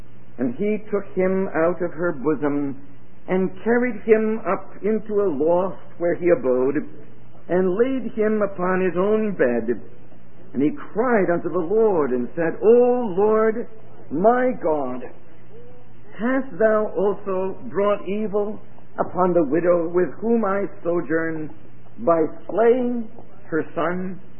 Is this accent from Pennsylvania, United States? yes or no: no; Florence, South Carolina, United States; I guess the question that was most asked, where are you from? And so we say, Florence, South Carolina. They say, well, you don't sound like you're from South Carolina.